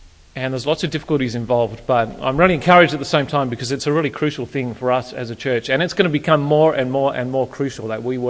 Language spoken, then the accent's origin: English; Canberra, Australian Capital Territory, Australia; I grew up in the Canberra area. We thought we were multicultural because we had some embassies in the city.